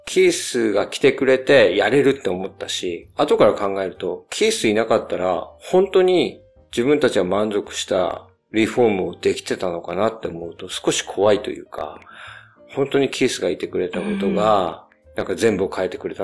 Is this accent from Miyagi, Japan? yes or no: yes; Miyagi, Japan; 地元の宮城県はですね、全然ランキングに入ってこないんですよね。